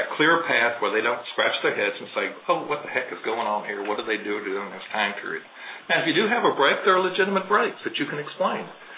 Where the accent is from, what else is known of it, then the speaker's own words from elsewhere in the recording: Texas, United States; Now, I'm from Texas. Some of you are, some of you aren't.